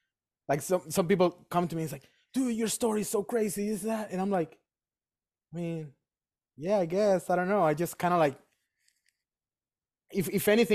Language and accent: English; Chile; Chile is a very small place. So when I was like, my early teens or whatever, like we all knew each other, especially in my hometown